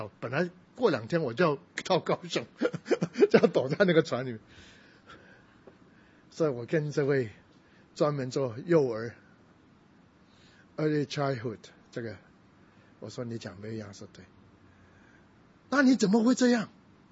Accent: Guangdong, China; also born or lived in Hong Kong / Taiwan; 所以要把我偷渡，把他送回香港，因为我是广东人。

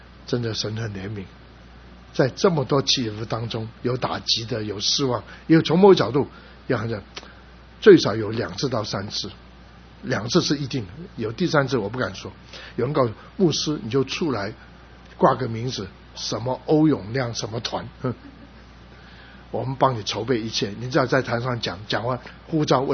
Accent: United States; 牧师，你从哪里来？我是从美国来。你是做就他，我是传的。那现在你在哪里？我现在在中立，那时候我人住在中立。

